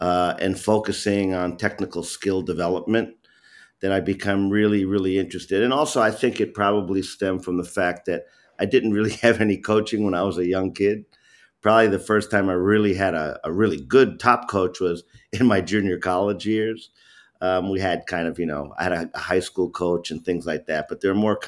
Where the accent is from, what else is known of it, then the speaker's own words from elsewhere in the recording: New York City, New York, United States; I grew up in New York, born in the city, but played soccer upstate at a community college